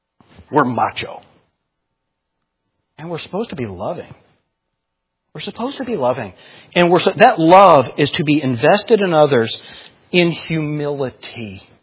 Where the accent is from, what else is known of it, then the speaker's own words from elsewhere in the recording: New York, United States; And what I used to say is, well, I'm from New York. We call this talking.